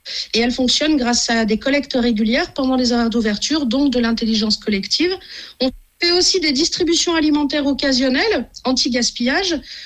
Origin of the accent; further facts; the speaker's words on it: Auvergne-Rhône-Alpes, France; born there; je suis née dans le Beaujolais